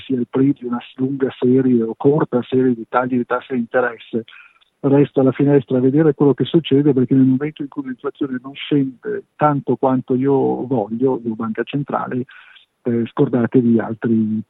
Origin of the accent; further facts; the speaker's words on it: Liguria, Italy; Io da buon ligure dico bene